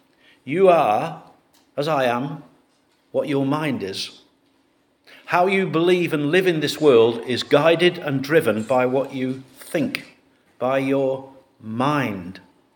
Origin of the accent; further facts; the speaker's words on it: United Kingdom; I am British, by the way, and very proud of it.